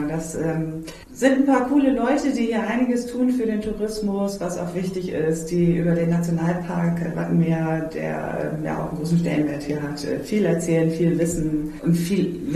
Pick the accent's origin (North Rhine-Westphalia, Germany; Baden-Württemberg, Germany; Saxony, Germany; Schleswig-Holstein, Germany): Schleswig-Holstein, Germany; St. Michael; Ich komme persönlich aus St. Michael, da gibt es auch immer einen kleinen Weihnachtsmarkt.